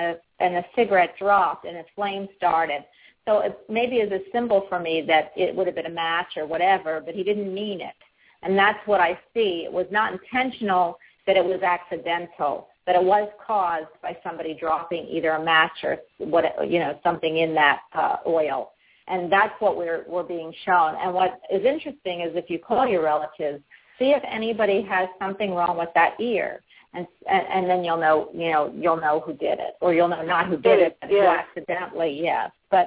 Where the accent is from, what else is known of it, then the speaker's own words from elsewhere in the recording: Philadelphia, Pennsylvania, United States; I love Italian food. It's my favorite, and I grew up in Little Italy in Philadelphia.